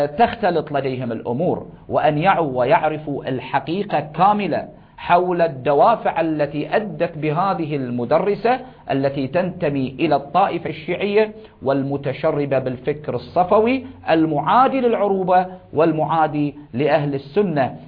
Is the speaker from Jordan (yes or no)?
no; Bahrain; نحن أبناء البحرين، أهل البحرين